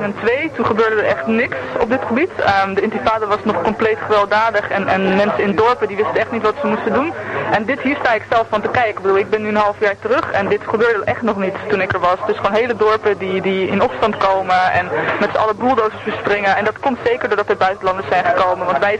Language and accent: Dutch; Netherlands; Want dat is iets wat mij als Nederlander echt vaak verweten werd toen ik daar woonde.